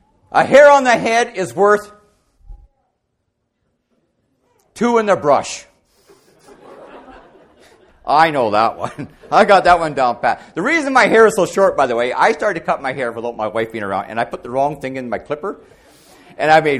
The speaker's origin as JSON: {"language": "English", "town": "Langton", "region": "Ontario", "country": "Canada", "tie": "born or raised there", "said": "I grew up in Langton, Ontario, on a tobacco farm. And I wasn't a Christian."}